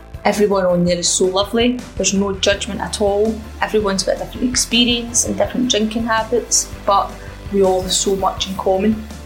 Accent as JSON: {"language": "English", "town": "Glasgow", "region": "Scotland", "country": "United Kingdom", "said": "I'm from Glasgow."}